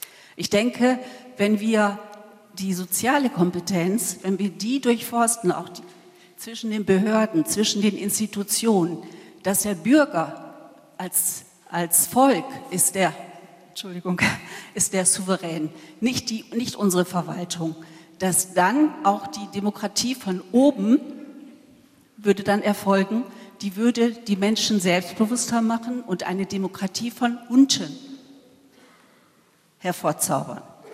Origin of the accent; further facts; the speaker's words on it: North Rhine-Westphalia, Germany; ich komme aus der Diaspora, nördliches Münsterland, Kreis Steinfurt, ist ein bisschen weit weg